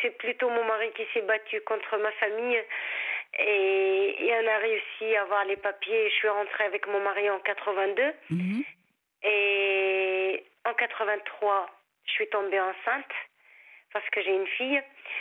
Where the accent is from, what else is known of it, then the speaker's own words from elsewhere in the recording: Tunisia; Moi, je suis tunisienne.